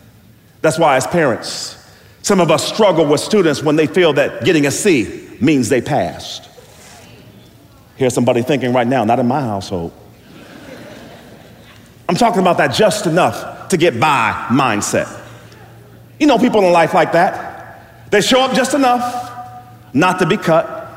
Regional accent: Youngstown, Ohio, United States; Many of you all know that I grew up in Youngstown, Ohio. And I grew up on the south side of Youngstown, Ohio

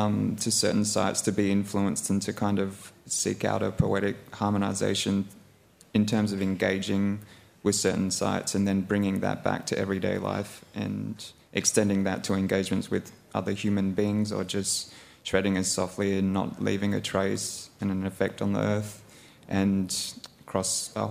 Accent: Western Australia, Australia; I'm from Western Australia, but I travel around quite a bit each year pursuing projects in the mountains or in the Arctic

